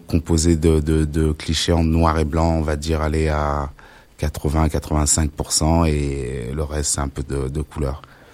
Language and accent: French; Auvergne-Rhône-Alpes, France; Moi, je suis d'Isère, donc pour sûr que mon livre sera trouvable sur Grenoble.